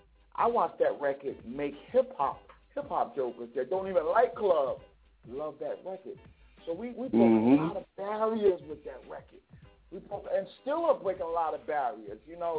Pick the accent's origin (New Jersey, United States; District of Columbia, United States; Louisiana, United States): New Jersey, United States; And then what happened was the brothers that I grew up with in Jersey, they found that I was doing music.